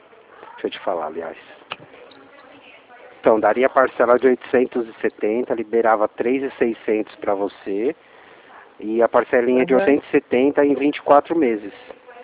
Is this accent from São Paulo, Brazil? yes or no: yes; Atibaia, São Paulo, Brazil; Eu sou aqui de Atibaia.